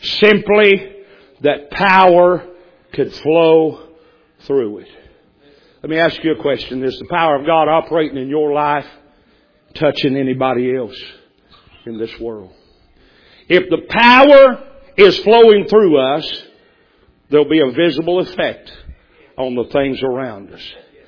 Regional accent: Tennessee, United States; now in Bowden, United States; How do you think I ended up in Bowden, Georgia? I didn't even know this place existed. I mean, I'm from East Tennessee.

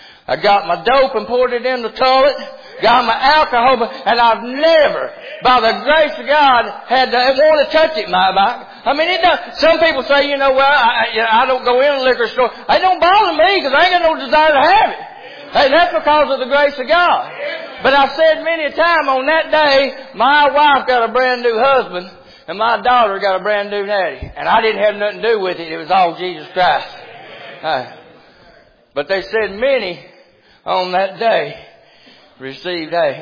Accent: Kentucky, United States; Now, I'm from Eastern Kentucky.

